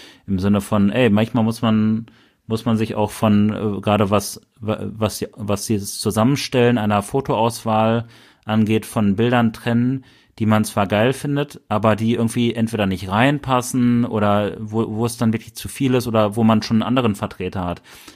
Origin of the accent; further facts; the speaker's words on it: Bielefeld, North Rhine-Westphalia, Germany; Ach ja, wir kommen aus Bielefeld.